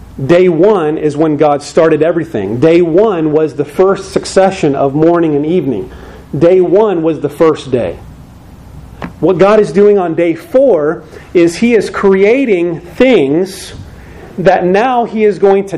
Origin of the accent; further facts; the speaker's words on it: Phoenix, Arizona, United States; That's pretty warm. I'm from Phoenix, Arizona. 27 million is hot.